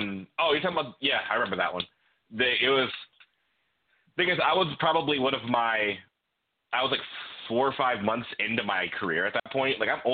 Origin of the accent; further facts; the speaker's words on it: Toledo, Ohio, United States; Yes, I'm from Toledo. It's about an hour away, so it's not that big of a drive.